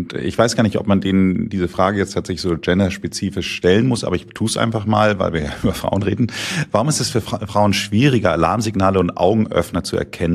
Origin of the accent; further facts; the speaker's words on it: Hamburg, Germany; Also ich bin im Vorort von Hamburg groß geworden